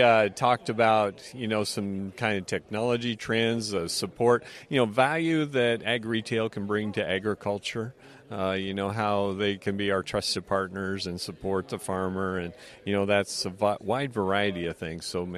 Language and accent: English; Iowa, United States; we're from Western Iowa and grow corn and soybeans on our farming operation.